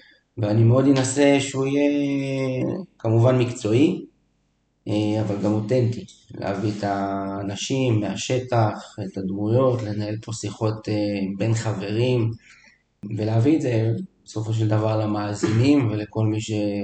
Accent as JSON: {"language": "Hebrew", "town": "Nahariya", "region": "Northern District", "country": "Israel", "tie": "born or raised there", "said": "גדלתי בנהריה, בן 35"}